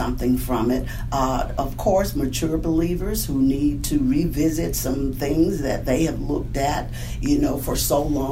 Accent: Alabama, United States; moved away as an adult; now in North Carolina, United States; You know, I'm from Alabama, so the work started in Alabama and brought me here in 2006 as pastor of a church in Wilton, North Carolina.

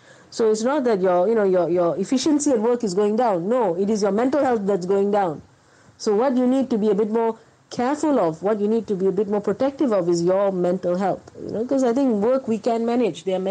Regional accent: Malaysia; being a Malaysian to lepak lah

